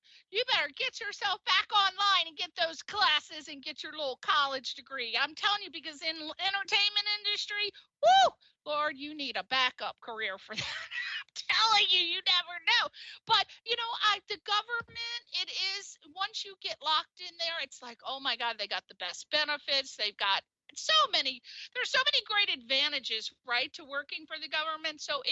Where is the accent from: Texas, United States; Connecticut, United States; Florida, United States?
Connecticut, United States; also born or lived in Maryland; Let me tell you, honey, even though I'm from Connecticut, I grew up halfway between Connecticut and Maryland.